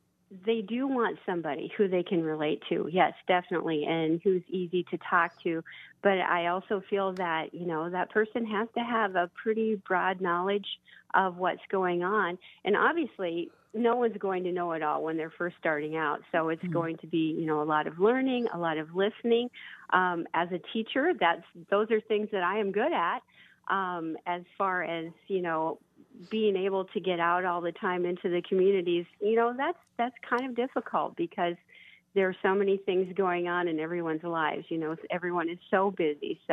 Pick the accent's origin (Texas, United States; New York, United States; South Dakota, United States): South Dakota, United States; Well, I born and raised in Lyman County, the district or part of the district that I'm running for.